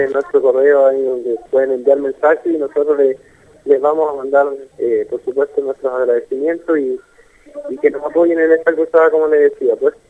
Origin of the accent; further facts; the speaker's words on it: Chile; la estamos perdiendo como chilenos. No estamos abriendo los ojos a lo que nos está sucediendo como chilenos.